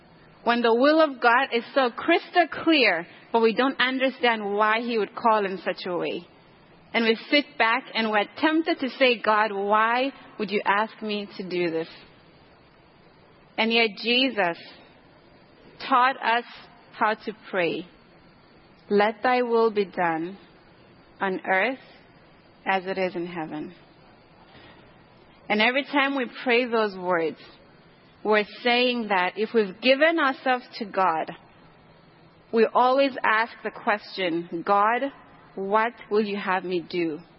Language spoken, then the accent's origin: English; Eswatini; Growing up in Swaziland